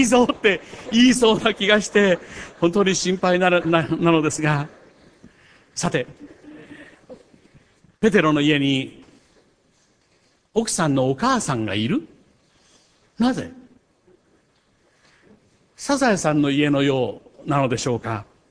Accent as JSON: {"language": "Japanese", "region": "Kochi", "country": "Japan", "said": "私も高知県出身の牧師です、"}